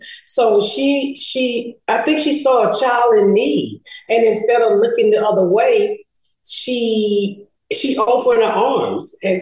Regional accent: the South, United States; I'm from the South. We had to learn how to do something called joning. People call it different from different places, you know, sides of the world. But here in Atlanta, we call it joning.

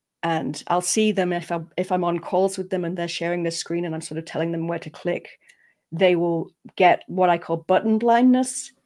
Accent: East Midlands, United Kingdom; I'm from the UK. I'm from Sherwood Forest.

